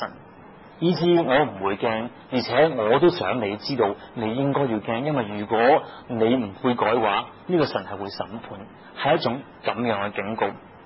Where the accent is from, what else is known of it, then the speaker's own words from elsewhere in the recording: Hong Kong; 一句平反很多时候都是我们香港人常讲的字眼。